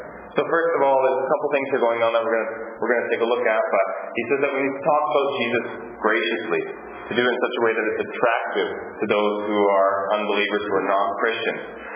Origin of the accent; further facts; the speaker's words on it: Nanaimo, British Columbia, Canada; I remember when I came back from Bible college one summer to Nanaimo, I went to pick up my younger brother from one of the elementary school that I used to attend as a young boy.